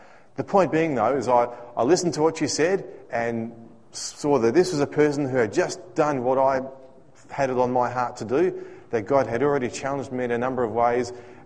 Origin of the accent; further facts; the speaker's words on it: Western Australia, Australia; As many of you know, I grew up here in Western Australia, and up until, it's been about 17 years now since God called me on a particular day to move to Sydney